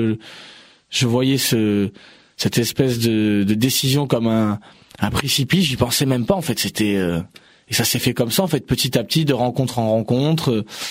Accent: Bordeaux, Nouvelle-Aquitaine, France; born there; now in Paris, France; Je suis né à Bordeaux. Oui. Je suis né à Bordeaux. Maintenant, j'habite Paris, effectivement.

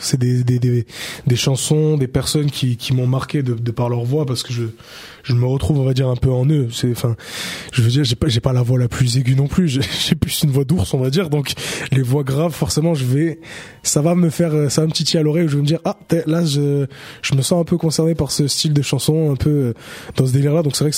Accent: Southern France, France; Je viens du Sud, hein

